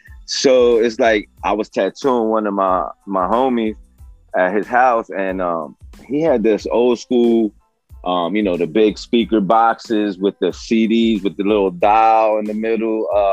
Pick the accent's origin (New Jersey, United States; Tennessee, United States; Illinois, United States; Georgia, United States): New Jersey, United States; Vineland; I'm from South Jersey, Vineland, New Jersey, to be exact